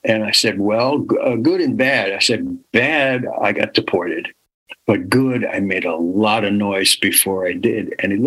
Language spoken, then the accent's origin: English; New York City, New York, United States; And I said, I'm born and raised in New York City.